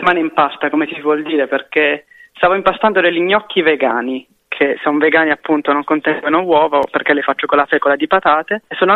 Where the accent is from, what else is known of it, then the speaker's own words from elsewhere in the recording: Bari, Apulia, Italy; now in Prato, Italy; io sono di origine di Bari, quindi la città del pesce, della mozzarella, quindi è molto strano per me tornare lì giù. Ora però vivo a Prato.